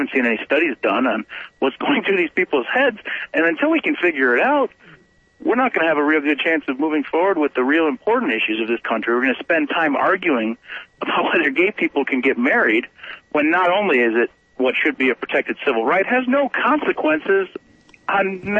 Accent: Wisconsin, United States; And I'm from Wisconsin

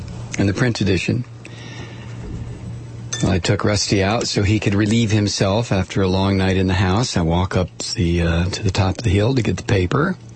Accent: Toledo, Ohio, United States; I grew up in Toledo, man, Glass City.

